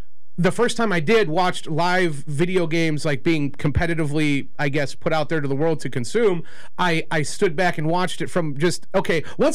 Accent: Indiana, United States; I'm from Indiana. I can play basketball.

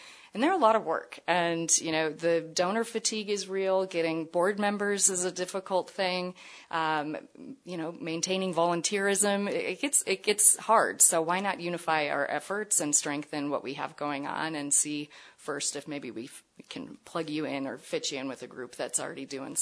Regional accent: Sheboygan, Wisconsin, United States; moved away as an adult; also born or lived in Seattle; No, I am from Sheboygan, Wisconsin.

